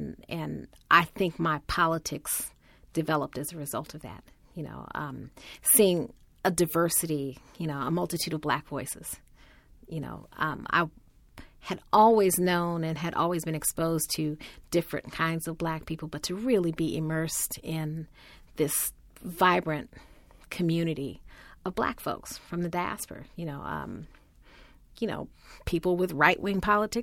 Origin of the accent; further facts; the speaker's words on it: Denver, Colorado, United States; also born or lived in Washington, D.C.; I was raised in Colorado, in Denver.